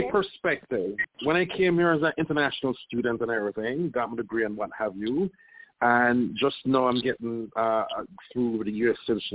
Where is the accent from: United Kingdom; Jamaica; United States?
Jamaica; No, I'm not from Nigeria. Originally from Jamaica, but I've been here.